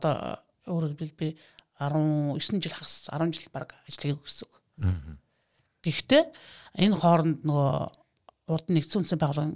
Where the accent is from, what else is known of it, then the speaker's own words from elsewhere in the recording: Mongolia; born there; Тэгээд скауттай тухай үед манай найз Оригээд Дархан Уул аймагт би Дархан Уул аймагт төрсөн.